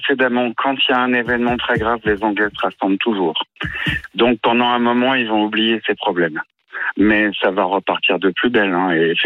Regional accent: France; also born or lived in United Kingdom; moi, je suis français, je suis pas britannique, même si oui, j'ai vécu depuis très longtemps. Malgré tout, je suis français

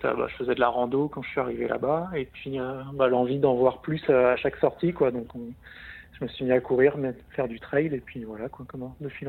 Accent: Bayonne, Nouvelle-Aquitaine, France; Je viens de Bayonne.

